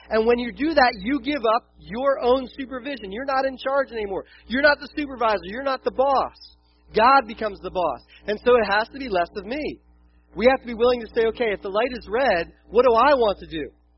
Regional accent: Delaware, United States; I'm a city boy, and I grew up in Delaware, and that's where I live, and we were just south of Philly.

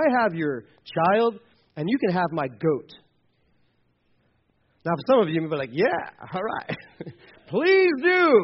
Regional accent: United States; I grew up in America, so I'm Christian.

